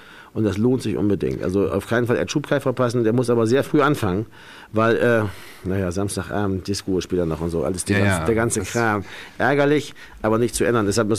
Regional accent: Bremen, Germany; Ja, aber weil ich bin ja Bremer, ich habe ja keine Wahl.

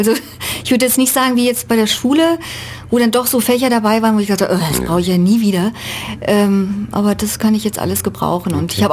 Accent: Darmstadt, Hesse, Germany; now in Ulm, Germany; Ich komme aus Darmstadt, also aus der Nähe von Darmstadt, aus dem Odenwald. Und bin nach Ulm gekommen, weil ich da einfach die Stelle gekriegt habe.

